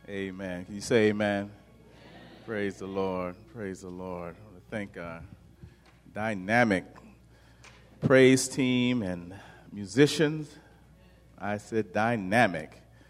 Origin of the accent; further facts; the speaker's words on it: Bakersfield, California, United States; You know, I'm from Bakersfield.